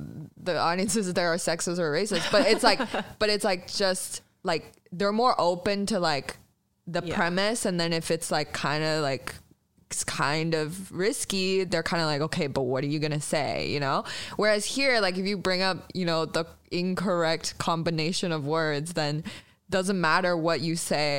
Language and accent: English; Shanghai, China; I grew up in Shanghai, and Shanghai is like very very much a city, and it's like dirty, not as dirty as New York, but like dirty for the world, I guess.